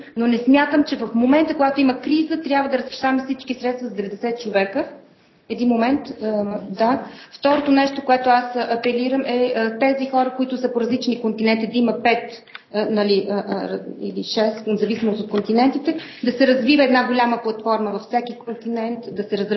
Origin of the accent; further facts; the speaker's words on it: Montana, Montana Province, Bulgaria; also born or lived in Germany / Moscow; now in Brussels, Belgium; Аз съм от Монтана и живея 20 години в Брюксел, преди това съм живяла в Германия и в Москва.